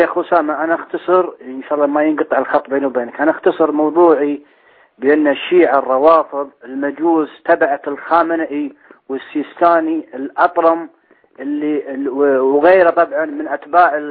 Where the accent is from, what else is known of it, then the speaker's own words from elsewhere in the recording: Kuwait; من الكويت،